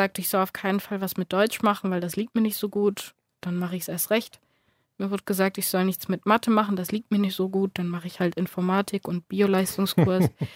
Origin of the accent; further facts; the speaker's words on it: Dominican Republic; Also auch Kinder, die aus meinem Heimatland, wie man es nennen kann, kommen.